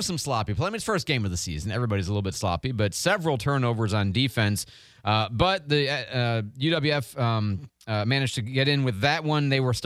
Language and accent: English; Illinois, United States; And so, you know, I'm from Illinois, so I'm fairly familiar with these folks.